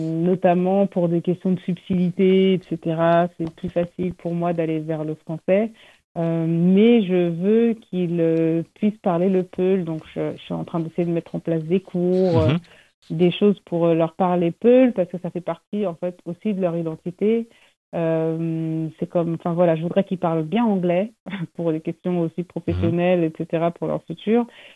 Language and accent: French; Normandy, France; moi, je viens de Normandie, j'ai grandi en Normandie. Donc, j'explique que je suis très fière de mes origines sénégalaises, je vais tout le temps au Sénégal.